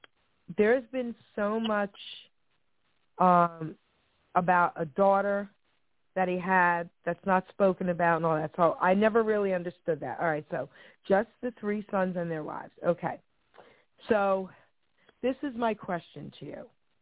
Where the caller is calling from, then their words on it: New Jersey, United States; from New Jersey.